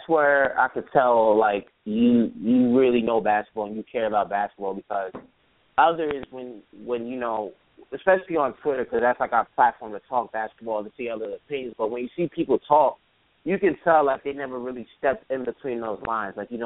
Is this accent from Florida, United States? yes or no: no; New York, United States; you know, I'm from New York, so for me, growing up playing ball at a very young age, and even now, everything goes back to the playground